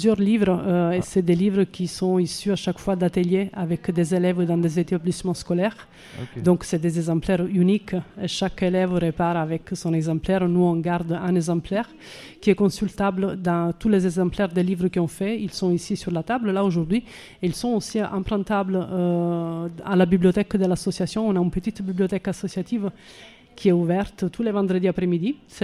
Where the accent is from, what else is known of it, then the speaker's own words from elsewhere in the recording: Italy; French is a second language; moi je suis italienne